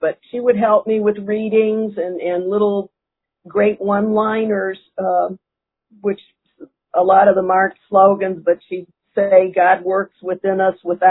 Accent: Virginia Beach, Virginia, United States; Hello, everyone. … I'm from Virginia Beach, Virginia.

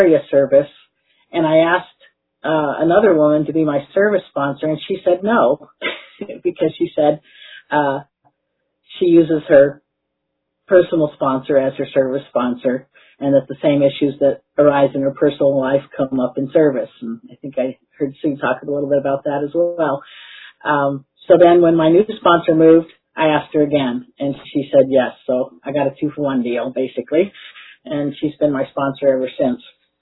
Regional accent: Tucson, Arizona, United States; I'm from Tucson.

